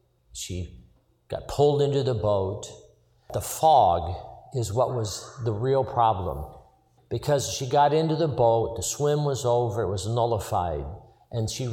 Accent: California, United States; Growing up in California, as my brother and I did, we had been to Catalina before.

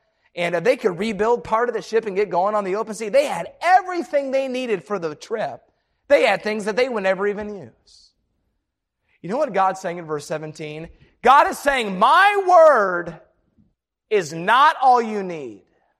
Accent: Ireland; I'm mad. I'm Irish. I'll always be mad.

